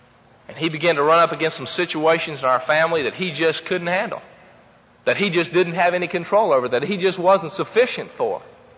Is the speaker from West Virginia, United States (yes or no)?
yes; West Virginia, United States; I grew up in West Virginia, and we lived on a dirt road for a long time